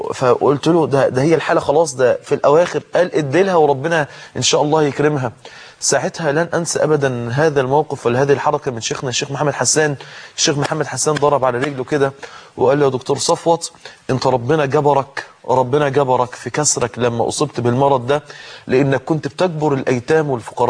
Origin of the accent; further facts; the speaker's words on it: Mansoura, Dakahlia, Egypt; النهاردة يكون عندنا في المنصورة